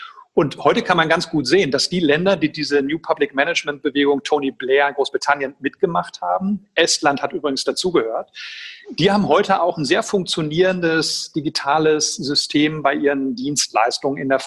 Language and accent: German; Schwerte, North Rhine-Westphalia, Germany; in Essen und in Schwerte, meiner Heimatstadt.